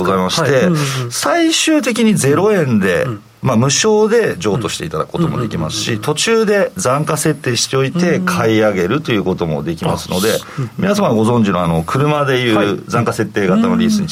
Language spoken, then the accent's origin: Japanese; Kanagawa, Japan; born there; moved away as an adult; now in Akita, Japan; 私は実は神奈川県の生まれなんですが、まあ、結婚と同時に妻の故郷であります秋田県に、まあ、会社と私個人と両方移住しましてですね、それがまあ14年前のことになりますけれども